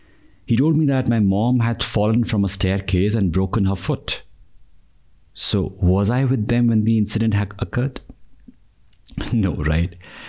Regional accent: Dehradun, Uttarakhand, India; When I was working with Infosys in Chennai, I thought I should move back to my hometown where I can be close to my parents and take good care of them.

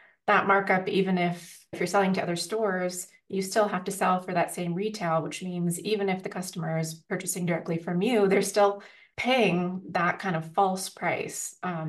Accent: Seattle, Washington, United States; moved away as an adult; now in New York, United States; Well, yeah, I was born and raised in Seattle, the beautiful Pacific Northwest. Grew up there studying ballet, being outside, just like really appreciating the region.

